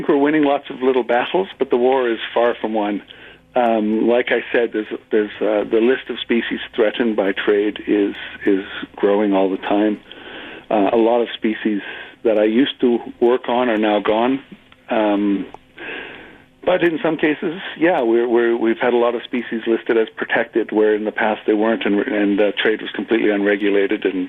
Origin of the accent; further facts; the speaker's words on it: Smithers, British Columbia, Canada; moved away as an adult; also born or lived in Indonesia / Malaysia; Well, I didn't actually start in Big Lake. I'm originally from Smithers. I moved to Southeast Asia.